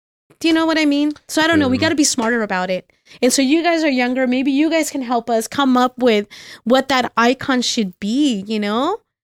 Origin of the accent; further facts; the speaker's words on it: Ciudad Juárez, Chihuahua, Mexico; I'm from the east side too. I'm from the east side. I'm originally from Juarez.